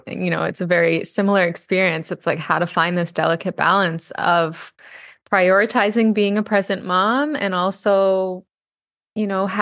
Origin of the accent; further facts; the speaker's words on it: Ontario, Canada; we're gearing up to go on a trip back to my hometown in Ontario.